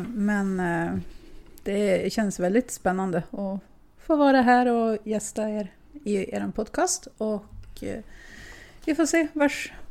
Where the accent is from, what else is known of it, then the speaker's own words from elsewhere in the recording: Lycksele, Västerbotten County, Sweden; now in Skellefteå, Sweden; jag kommer från Lycksele och jag flyttade hit till Skellefteå som 17-åring.